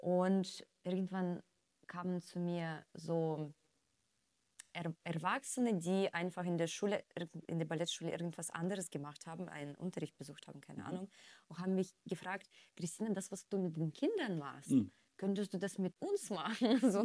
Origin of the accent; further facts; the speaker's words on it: Russia; ich bin in Russland aufgewachsen, in einem Verein Leistungssport gemacht